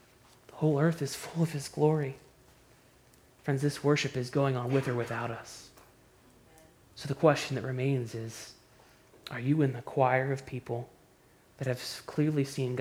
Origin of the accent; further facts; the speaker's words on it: Maryland, United States; now in North Carolina, United States; See, I'm from Maryland. I love Maryland. You all know that. I love the Orioles. I love Baltimore, everything about it, but nobody goes on vacation to Maryland.